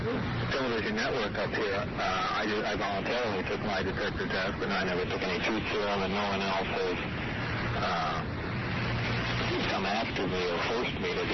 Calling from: Arizona, United States

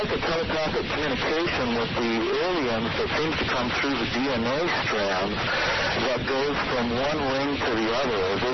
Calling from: Santa Fe, New Mexico, United States; I'm calling from San Fe, New Mexico.

